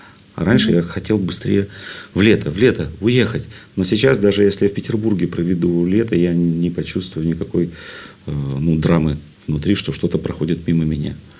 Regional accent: Sevastopol, Ukraine; now in Saint Petersburg, Russia; Я один приехал из Севастополя в Ленинград.

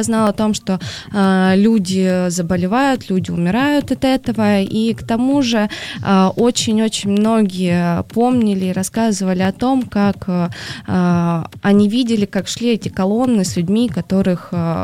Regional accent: Ukraine; Ну, в принципе, я сама с Украины

